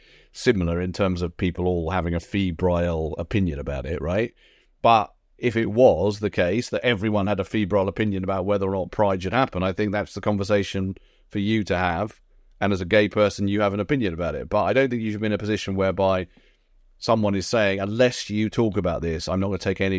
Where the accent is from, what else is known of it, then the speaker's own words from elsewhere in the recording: United Kingdom; The demand that as a British Jew I still have to answer for the actions of the Israeli government is itself racist.